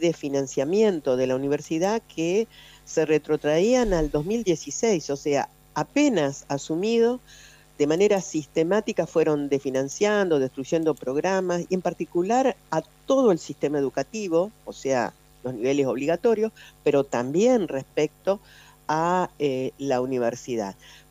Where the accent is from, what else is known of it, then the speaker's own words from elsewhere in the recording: Entre Ríos, Argentina; nosotros este año estamos convocados como argentinos y argentinas, entrerrianos, a votar